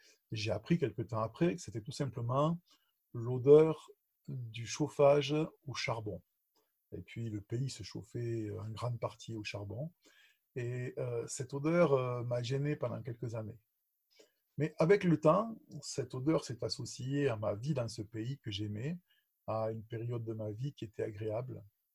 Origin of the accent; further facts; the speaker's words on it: Romania; ça fait maintenant longtemps que je suis parti de Roumanie